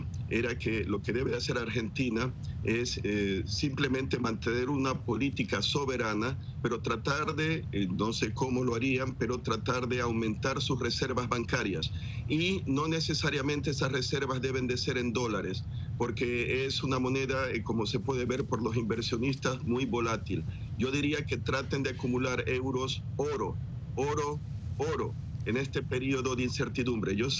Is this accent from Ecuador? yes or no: yes; Ecuador; la realidad ecuatoriana, y yo soy ecuatoriano